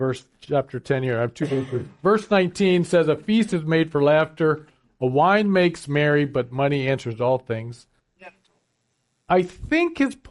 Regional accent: Lancaster, Pennsylvania, United States; I grew up in Amish country, and the Amish in Lancaster, Pennsylvania are very, very diligent people.

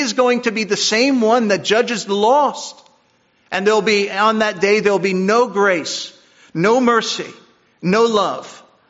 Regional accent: Mine Hill, New Jersey, United States; Where I grew up in Wharton, or in Mine Hill, New Jersey, we attended Mass in Wharton, New Jersey, and it was all in Latin.

